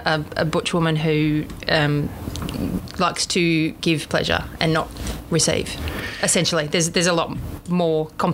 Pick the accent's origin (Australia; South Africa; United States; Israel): Australia; Queensland; I'm from Queensland, so I played rugby league.